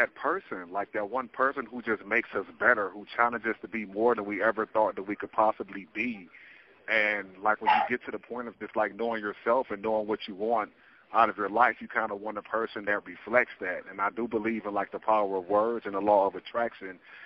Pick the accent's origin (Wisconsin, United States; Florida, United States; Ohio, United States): Ohio, United States; Cleveland; also born or lived in Lakewood; So I'm from Lakewood, Ohio. I was born and raised on, like, the west side of Cleveland. I eventually ended up in Lakewood, Ohio.